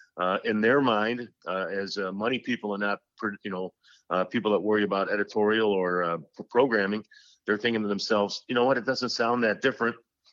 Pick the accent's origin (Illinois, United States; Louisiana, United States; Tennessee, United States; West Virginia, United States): Illinois, United States; Chicago; I grew up in Chicago, as you mentioned